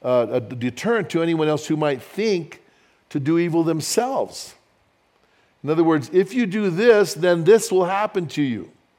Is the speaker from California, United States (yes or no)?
no; Albuquerque, New Mexico, United States; When we go to Albuquerque, and I'm from Albuquerque or Bernalillo, it's crazy going there nowadays.